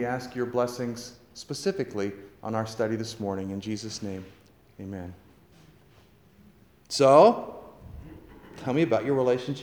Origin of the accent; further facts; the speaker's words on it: West Virginia, United States; it's a little bit like growing up in West Virginia singing with them. They sing really loud, but really slow.